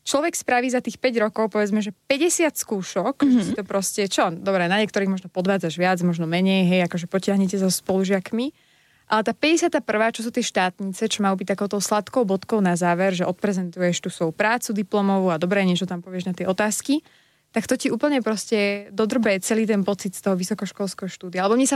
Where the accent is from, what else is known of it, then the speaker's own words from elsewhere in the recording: Púchov, Trenčín Region, Slovakia; ja som z nádherného Považia, z mesta Púchov.